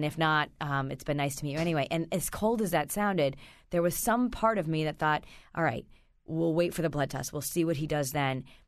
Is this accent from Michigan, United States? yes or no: yes; Detroit, Michigan, United States; Yes, I grew up in the Detroit area.